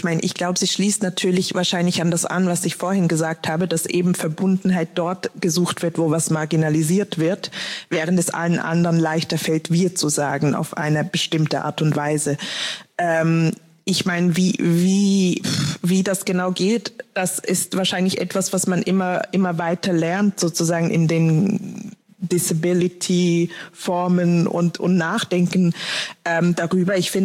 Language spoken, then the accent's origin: German; Zurich, Switzerland; ich bin in Zürich aufgewachsen, ich bin trotzdem nicht 100% Zürcherin